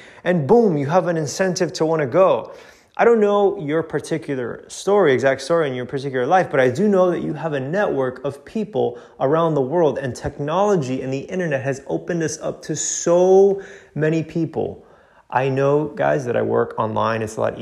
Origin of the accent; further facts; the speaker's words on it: Miami, Florida, United States; now in Sweden; even though I'm from Miami. I just love like smaller cities and more of the tight-knit communities. And so I'm here in Sweden